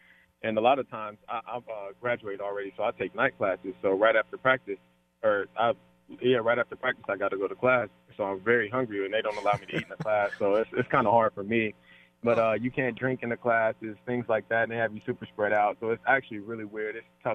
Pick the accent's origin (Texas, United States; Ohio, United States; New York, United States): Ohio, United States; Cincinnati; I'm from Cincinnati. That's an hour and a half away